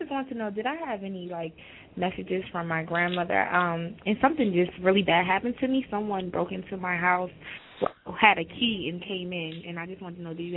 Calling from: Atlanta, Georgia, United States; Atlanta, Georgia.

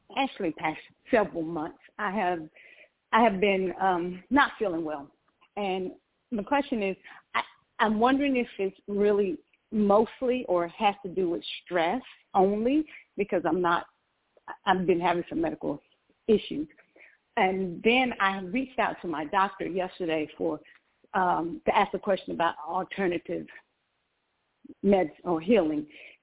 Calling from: Georgia, United States; And I'm calling from Georgia.

